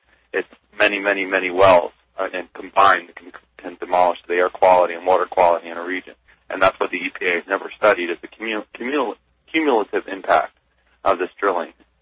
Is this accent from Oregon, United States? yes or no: no; Pennsylvania, United States; I'm originally from Pike County, Pennsylvania, where it's very rural.